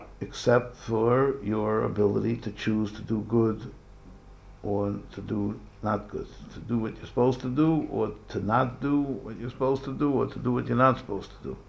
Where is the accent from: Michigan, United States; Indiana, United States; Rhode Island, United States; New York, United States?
New York, United States; I grew up in New York, you know, we had the Daily News and the New York Post.